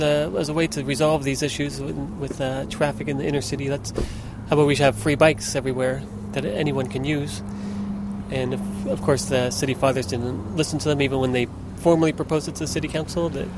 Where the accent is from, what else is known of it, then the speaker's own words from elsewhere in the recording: San Francisco, California, United States; I was born in 1966, so I was 10 or 11 years old, and I grew up in San Francisco